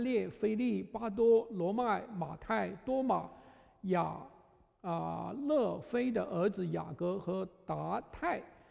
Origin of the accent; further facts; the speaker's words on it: China; 我们中国人常常有这个担忧和重担